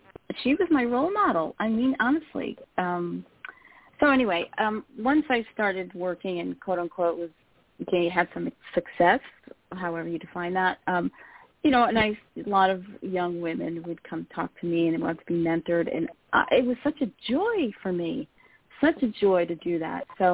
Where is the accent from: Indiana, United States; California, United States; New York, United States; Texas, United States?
New York, United States; New York City; and I'm from Brooklyn. I never took that from anybody.